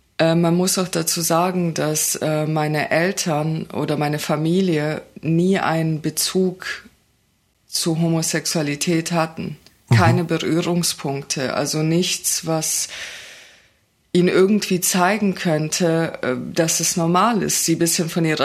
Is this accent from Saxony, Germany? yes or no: no; Baden-Württemberg, Germany; Also ich bin in einer Kleinstadt in Baden-Württemberg aufgewachsen und ich bin in einem Teil dieser Kleinstadt aufgewachsen, die stark von migrantischen Communities geprägt war.